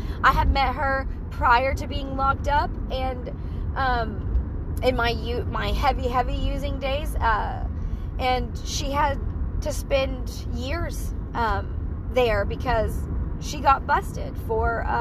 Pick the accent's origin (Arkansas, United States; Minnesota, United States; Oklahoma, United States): Oklahoma, United States; But she lives in Texas, and, you know, I was from Oklahoma, and we were both like, how the fuck we end up in here?